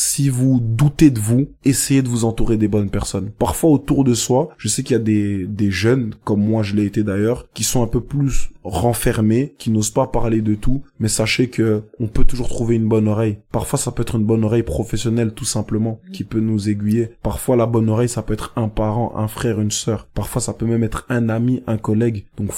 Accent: Kinshasa, DR Congo; mon pays d'origine, qui est le Congo, Kinshasa.

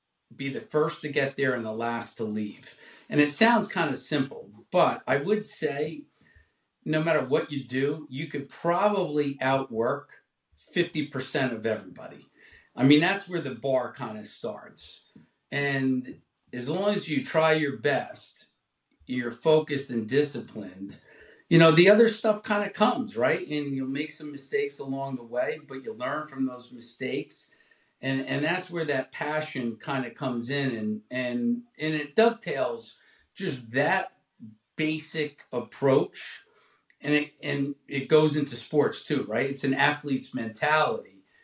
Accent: Hasbrouck Heights, New Jersey, United States; So I grew up in North Jersey in a small town called Hasbrook Heights.

